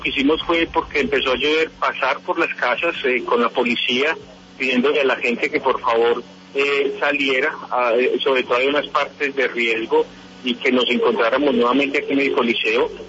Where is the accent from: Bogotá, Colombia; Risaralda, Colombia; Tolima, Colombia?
Risaralda, Colombia; Pereira; now in Chinchiná, Colombia; Yo soy pereirano, pero hice todo mi proceso, vivo hace mucho tiempo en Chinchiná con mi familia, e hice todo mi proceso aquí en la diócesis de Manizales, soy sacerdote hace 11 años.